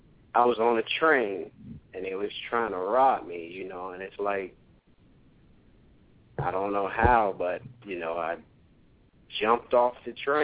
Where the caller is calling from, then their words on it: Birmingham, Alabama, United States; Well, I'm in Birmingham, but I got a 219 area code.